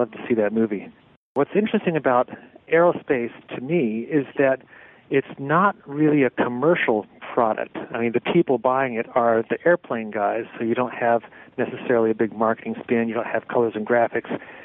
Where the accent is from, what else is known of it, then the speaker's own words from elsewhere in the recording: Georgia, United States; also born or lived in Ithaca, New York / Ohio / Pennsylvania; I was born in Ithaca, New York. Lived there for just 2 years before following my family to Ohio. I grew up actually in Georgia, grade school and part of high school there. Went to high school in Pennsylvania.